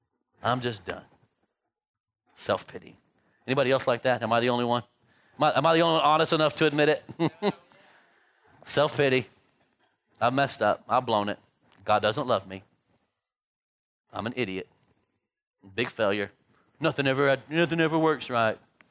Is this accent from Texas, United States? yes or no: yes; Texas, United States; now in Longview, United States; I'm from the Dallas-Fort Worth area. There's no such thing as space.